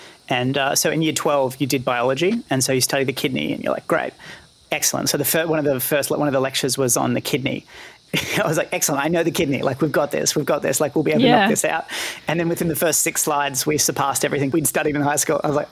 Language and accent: English; Penrith, New South Wales, Australia; born and raised in Penrith, and so my mob are Darug from Western Sydney and the Blue Mountains region.